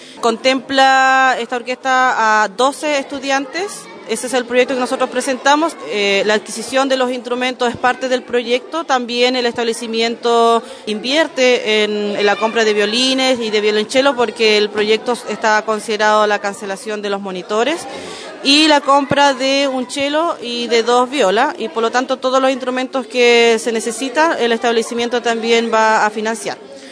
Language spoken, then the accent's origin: Spanish; Malalhue, Los Ríos, Chile; nosotros los que somos de Malalhue